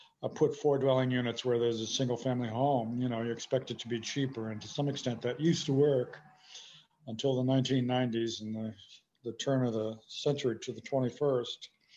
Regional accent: United States; I'm from the United States, as you mentioned.

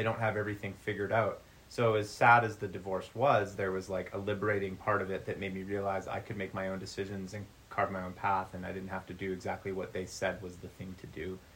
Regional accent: Vancouver, British Columbia, Canada; I grew up in Vancouver

